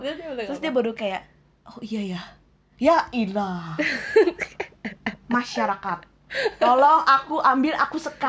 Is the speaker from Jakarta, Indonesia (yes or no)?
yes; Jakarta, Indonesia; basic gue, background gue adalah anak Jakarta gitu loh